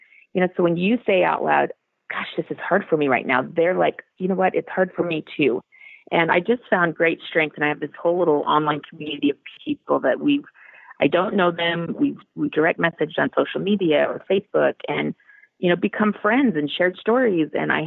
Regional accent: Utah, United States; But then, you know, I'm from Utah. I still have a place there. I hate to give it up because that's my home.

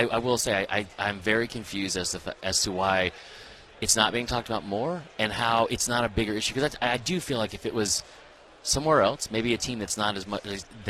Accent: Atlanta, Georgia, United States; No, I'm from Atlanta, too

